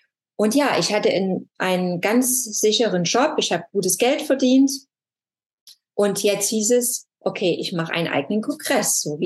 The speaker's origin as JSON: {"language": "German", "region": "Saxony", "country": "Germany", "accent": "Saxon", "said": "Ja, dann mein sächsischer Dialekt."}